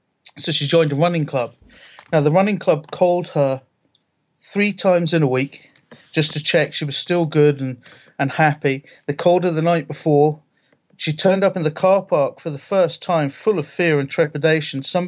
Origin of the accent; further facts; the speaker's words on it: Ayr, Scotland, United Kingdom; also born or lived in Dundee; So I was brought up in Scotland, born in Dundee, and then moved to Ayr. So I was on both coasts of Scotland.